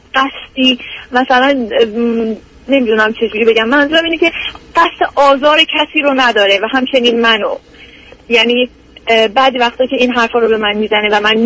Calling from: United States; بله من از امریکا هستم.

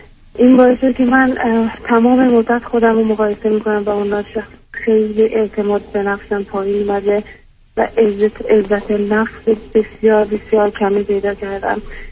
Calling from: Sweden

